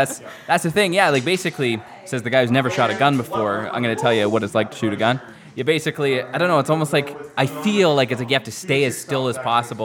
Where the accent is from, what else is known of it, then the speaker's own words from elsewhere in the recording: Mount Pleasant, United States; I grew up in Mount Pleasant, so I went to school in Mount Pleasant, and they didn't quite have running water or electricity yet